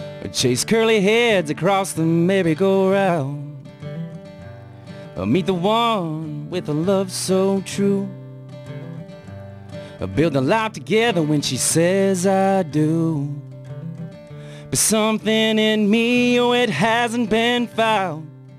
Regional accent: Winona, Minnesota, United States; So it's always fun to play in Winona here in my hometown.

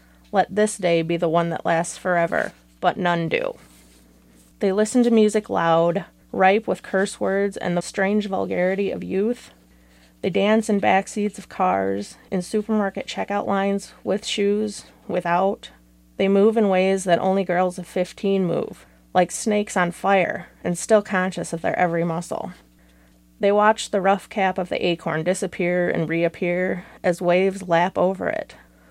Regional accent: Duluth, Minnesota, United States; I am reading some poetry today, and I am from Duluth.

